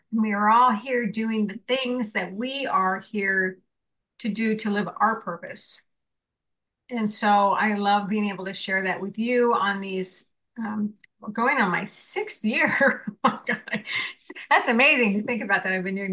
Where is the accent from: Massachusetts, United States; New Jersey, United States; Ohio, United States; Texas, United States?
Ohio, United States; Columbus; So I grew up in a Catholic school in Ohio.